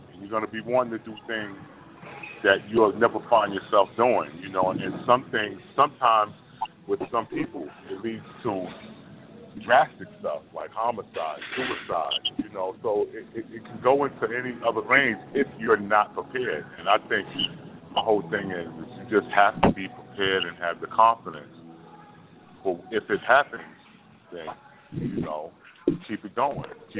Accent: New York, United States; now in Seattle, United States; because I'm from New York, but I wanted to get as far away from as possible, so now I'm in Seattle.

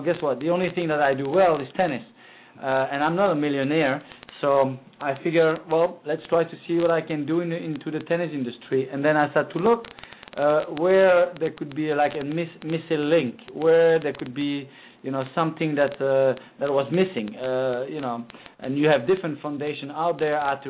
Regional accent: Belgium; Originally, I'm from Belgium. As you know, Belgium is a very, very small country.

